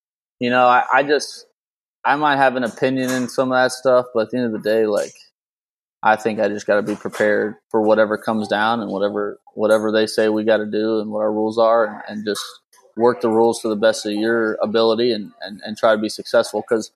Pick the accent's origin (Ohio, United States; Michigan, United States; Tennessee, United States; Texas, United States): Texas, United States; McAllen; I grew up in McAllen, Texas, which is on the border of Mexico.